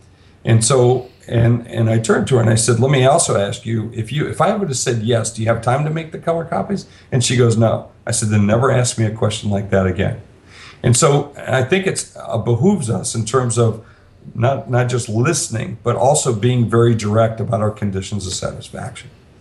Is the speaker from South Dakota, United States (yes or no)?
yes; South Dakota, United States; As you said, I'm from South Dakota, so I like to go home and go riding and like to do the things that we do out on our place and farm there.